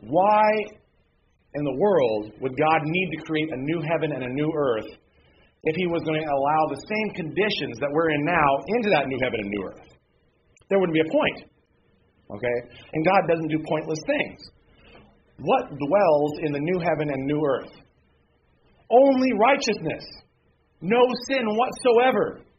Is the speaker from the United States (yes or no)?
yes; United States; You know, I'm an American. A red-blooded one at that.